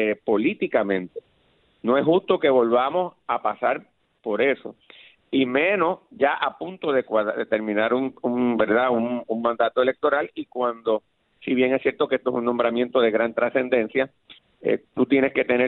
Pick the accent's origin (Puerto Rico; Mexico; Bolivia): Puerto Rico; Guaynabo; porque yo vengo de Guaynabo, de la escuela pública, y yo soy así